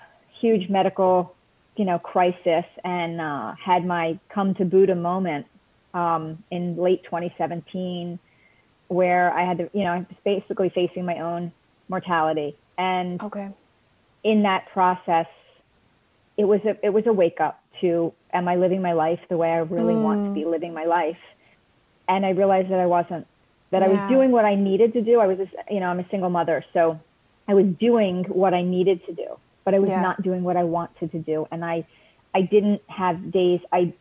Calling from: Key West, Florida, United States; I am calling in from Key West, Florida.

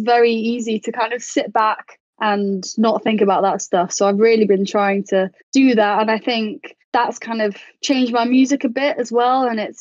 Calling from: Nottingham, East Midlands, United Kingdom; Nottingham.

